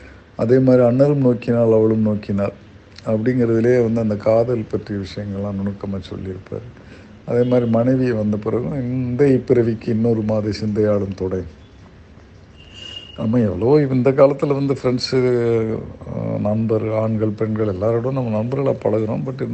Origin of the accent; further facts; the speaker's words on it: Uthirakosamangai, Tamil Nadu, India; நான் பிறந்து வளர்ந்தெல்லாம் உத்தரகோசமங்க சிவன் கோயில்